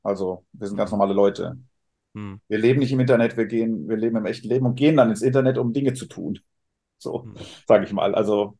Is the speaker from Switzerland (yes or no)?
yes; Switzerland; Ich bin eigentlich Schweizer. Deswegen fehlen mir hier die Berge.